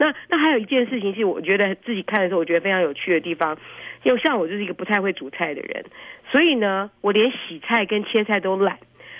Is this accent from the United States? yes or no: yes; California, United States; 你们可能觉得我们加州人真可怜，因为我们现在州都欠钱啊。